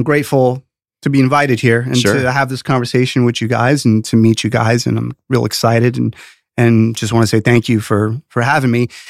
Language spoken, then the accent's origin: English; Bronx, New York, United States; also born or lived in Rockland County, New York / Florida; I was born in the Bronx and grew up in the city as a youngster, then a teenager, who lived in the Rockland County area, Sleepy Hollow area, great place to grow up in New York.